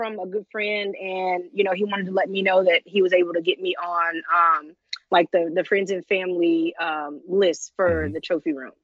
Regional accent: Cincinnati, Ohio, United States; because I am from Cincinnati, Ohio, and you know, it's basically something that just represents me and my city.

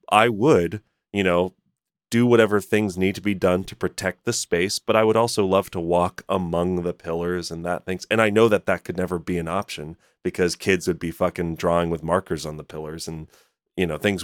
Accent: New York, United States; And then I'm also from New York, and I've been in New York a long time.

